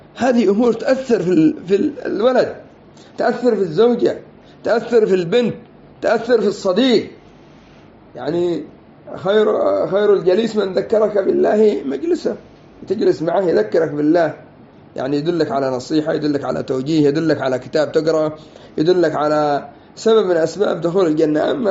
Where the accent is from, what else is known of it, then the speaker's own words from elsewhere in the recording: Yemen; وكل هذه الأسماء موجودة عندنا في اليمن